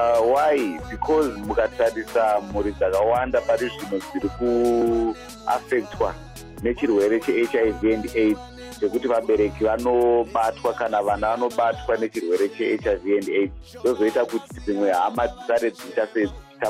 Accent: Harare, Zimbabwe; I'm from Zimbabwe, Harare.

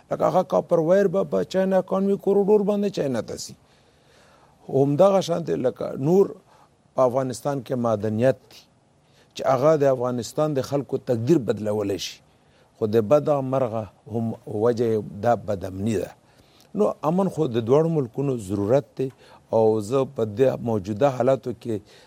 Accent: Pakistan; now in Washington, United States; زه خو په دې باندې فخر کوم ځکه چې زه پاکستانی یم

